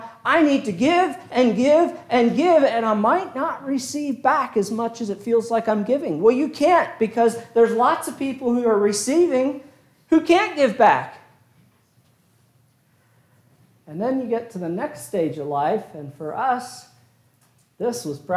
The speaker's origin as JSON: {"language": "English", "region": "Pennsylvania", "country": "United States", "tie": "born or raised there", "lives_now": "Mississippi, United States", "said": "Well, I grew up in Pennsylvania, and we didn't do things like that in Pennsylvania."}